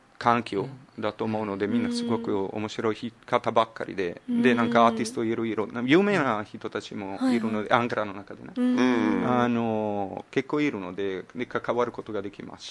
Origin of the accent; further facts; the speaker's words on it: Venice, Veneto, Italy; Japanese is a second language; now in Japan; で私ヴェネツィア出身なので